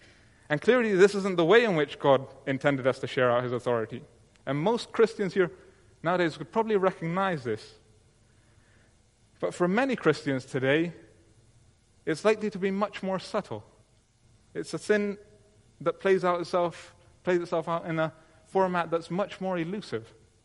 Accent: Colombia; I come from Colombia

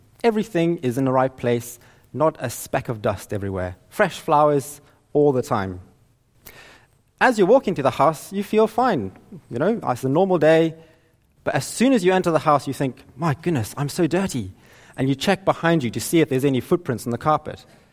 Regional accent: Zimbabwe; Growing up in Zimbabwe, we had a nice garden, and me and my brother would love going and playing games

